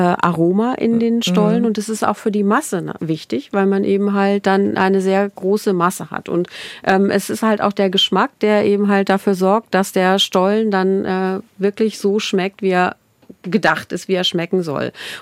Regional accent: North Germany, Germany; Und ich komme aus Norddeutschland

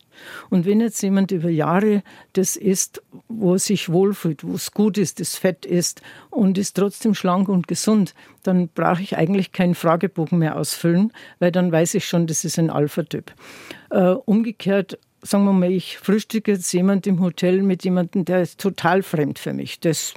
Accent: Tyrol, Austria; in meiner Heimat in Tirol, wo ich aufgewachsen bin, auch in meiner Kindheit schon leicht verschwunden ist.

